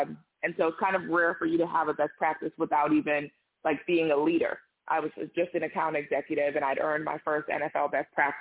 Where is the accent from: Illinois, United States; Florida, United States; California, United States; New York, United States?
Florida, United States; Orlando; I grew up in Orlando and Daytona Speedway was 45 miles up the road.